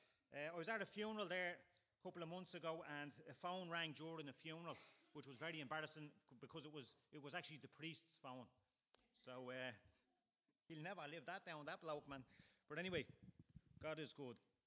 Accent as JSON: {"language": "English", "town": "Dublin", "region": "County Dublin", "country": "Ireland", "lives_now": "Cavan, Ireland", "said": "I'm from Dublin, but I'm living in Cavan."}